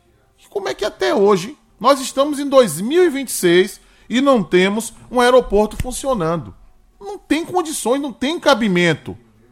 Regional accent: Feira de Santana, Bahia, Brazil; eu sou da Bahia, eu sou da maior cidade do interior da Bahia, a 35ª do Brasil, mas lá não tem aeroporto, não.

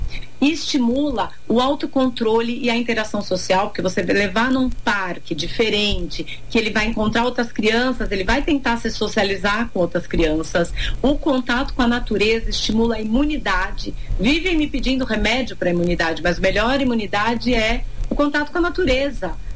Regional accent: Brazil

